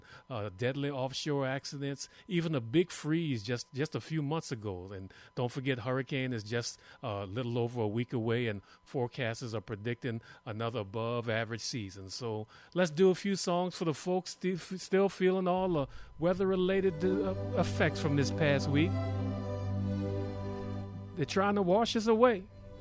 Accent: Opelousas, Louisiana, United States; from my hometown of Opelousas, the King of Zydeco

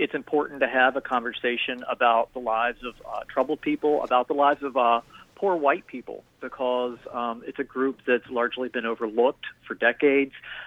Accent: Blue Ridge Mountains, United States; even though I grew up in the Blue Ridge Mountains, my high school was, I think at the time, 60-some percent African-American.

